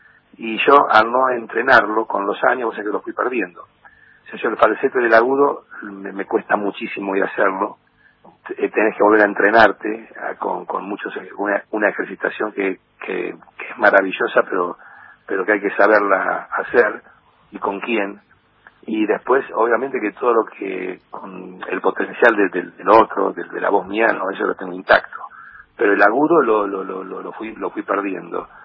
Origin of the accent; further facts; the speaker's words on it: Cañuelas, Buenos Aires Province, Argentina; imitaba algún personaje en mi pueblo. Yo soy de Cañuelas